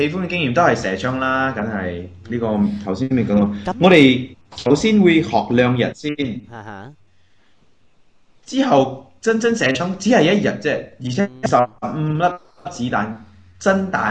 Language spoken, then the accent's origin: Cantonese; Malaysia; 你會講我哋馬來西亞公民咯，係咪？